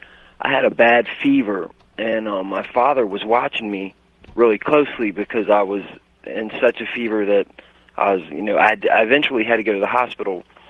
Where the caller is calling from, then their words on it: Virginia Beach, Virginia, United States; from Virginia Beach, listening to you on WNIS.